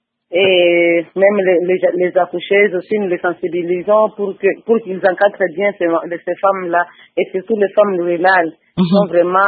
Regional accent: Uvira, South Kivu, DR Congo; Nous travaillons avec l'école orthodoxe d'ici chez nous à Ouvira

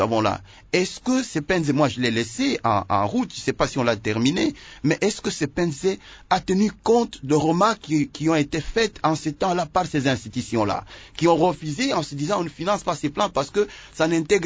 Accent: Nyunzu, Tanganyika, DR Congo; on finance un projet chez moi à Nyunzu

